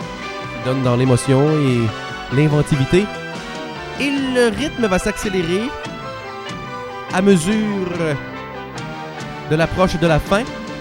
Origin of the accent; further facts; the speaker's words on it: Quebec, Canada; je suis québécois.